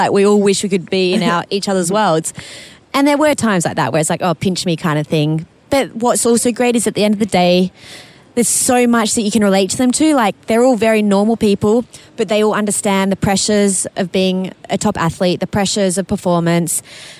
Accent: Australia; moved away; because, you know, when you live the other side of the world, you know, obviously I moved from Australia, it can be a lonely life.

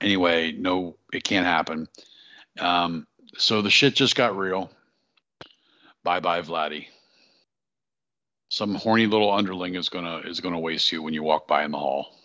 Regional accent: United States; It's our God-given right by being born American.

